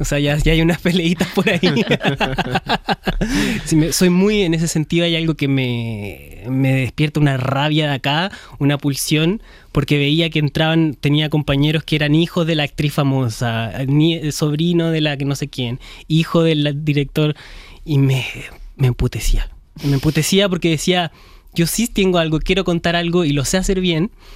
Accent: Santiago, Santiago Metropolitan Region, Chile; Pero sí vengo de los suburbios de Santiago.

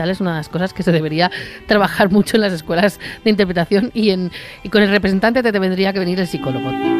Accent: Catalonia, Spain; now in Madrid, Spain; Como soy catalana de familia gallega, nombre vasco y cara guiri, y vivo en Madrid

